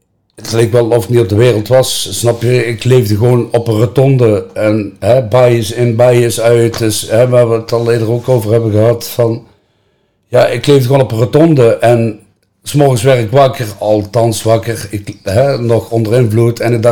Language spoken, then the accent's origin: Dutch; Tilburg, North Brabant, Netherlands; En ik ben opgegroeid in de volksbuurt in Tilburg-Zuid.